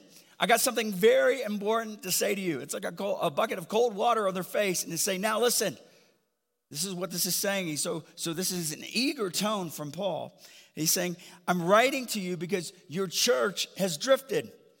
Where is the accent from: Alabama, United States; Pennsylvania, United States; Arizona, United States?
Alabama, United States; But I'm from the South, from Alabama. Roll Tide.